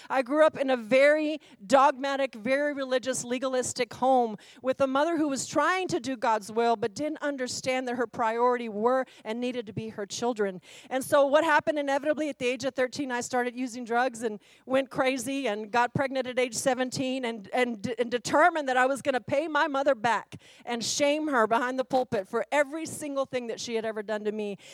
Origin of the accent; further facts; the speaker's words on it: Austin, Texas, United States; So I grew up in Austin, Texas from the age 10 on, back when it was the hood and you couldn't even walk your dog in East Austin.